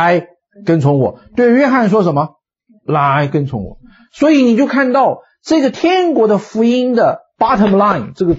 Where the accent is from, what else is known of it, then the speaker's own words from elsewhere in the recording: China; 我们中国人说拜倒在石榴裙下